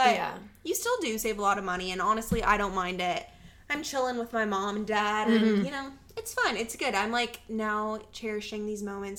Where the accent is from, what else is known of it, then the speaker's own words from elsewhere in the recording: Arizona, United States; now in Texas, United States; because I'm from Arizona, mm-hmm. obviously, here in Texas